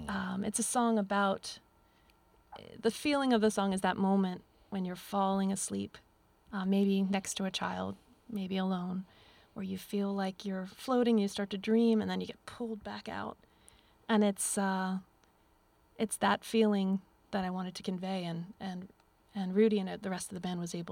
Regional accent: Philadelphia, Pennsylvania, United States; Well, I grew up in Philadelphia, but my grandmother lived in Tidewater, Virginia, Portsmouth.

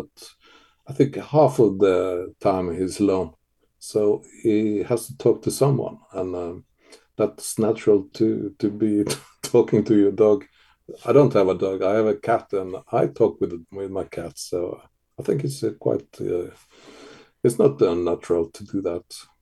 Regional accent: Vestland, Norway; And I can see why tourists come to Hardanger and my hometown, because it's really beautiful and it's wild and it's raw.

